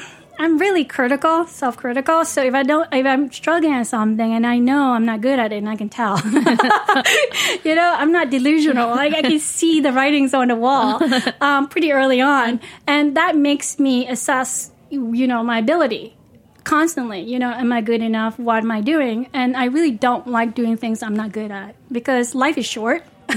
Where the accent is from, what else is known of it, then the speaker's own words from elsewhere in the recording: Hue, Thua Thien Hue, Vietnam; we're from Hue, which is the center of Vietnam.